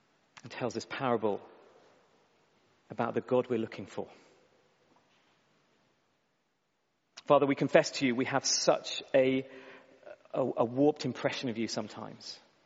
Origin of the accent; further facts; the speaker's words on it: United Kingdom; We're not born Christians. We're not Christians because we're British.